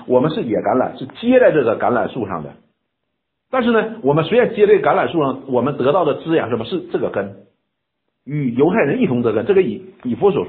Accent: China; 我们中国人讲叫饮水思源，就是这个道理。

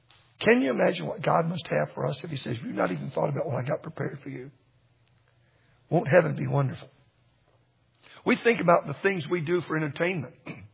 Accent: Texas, United States; When I first came here years ago, somebody gave me a present, a live lobster. Well, I'm from Texas.

